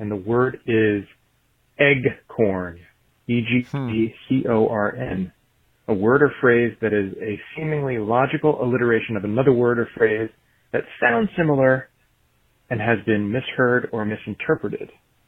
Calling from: Alameda, California, United States; I'm calling from Alameda, California.

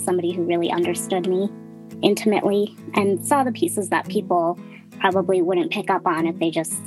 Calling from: Denver, Colorado, United States; I am calling in from Denver, Colorado.

